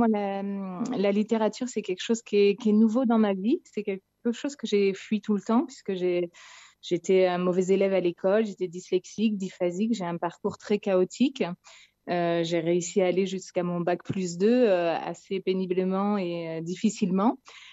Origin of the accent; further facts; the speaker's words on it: Montluçon, Auvergne-Rhône-Alpes, France; also born or lived in Clermont-Ferrand; comme je viens d'Auvergne, j'ai grandi à Montluçon et à Clermont.